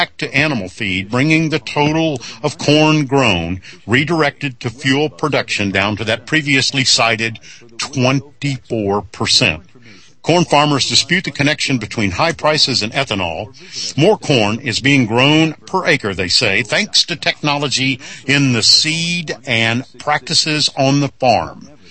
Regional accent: Illinois, United States; when I grew up in Illinois, it was Champaign-Urbana.

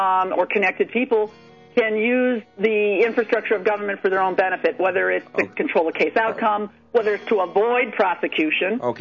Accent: Ohio, United States; It's just me trying to be a good citizen in my hometown and not recognizing that what I've really run up against is a culture in the Northern District of Ohio.

